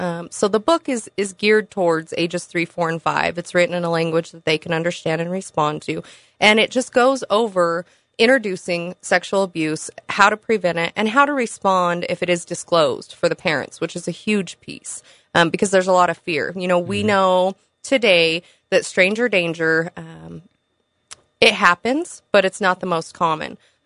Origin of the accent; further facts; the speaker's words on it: Farmington, New Mexico, United States; I grew up in Farmington, went to school here, graduated from here, earned my degree here through New Mexico Highlands University.